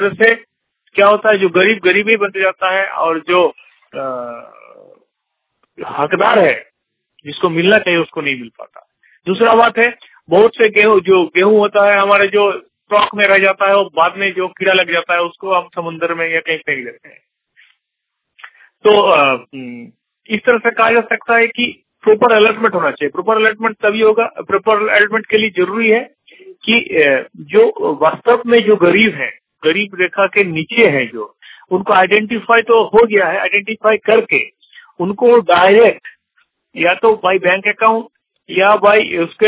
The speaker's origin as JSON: {"language": "Hindi", "town": "Barbil", "country": "India", "said": "मैं काठसिला प्रखंड के गांव बड़बिल जिला पुरुषों का रहने वाला हूं।"}